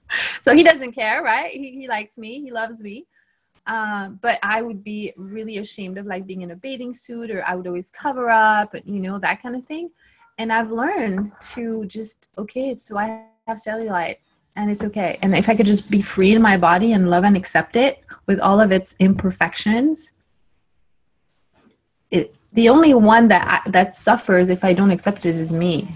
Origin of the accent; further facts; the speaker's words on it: France; now in California, United States; yes, I am from France.